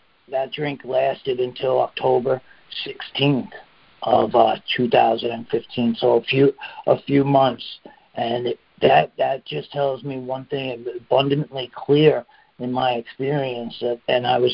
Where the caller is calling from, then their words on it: Southampton, New York, United States; also born or lived in British Virgin Islands; I've lived in the British Virgin Islands for many years, but … I'm an alcoholic, and I'm calling in from Southampton, New York.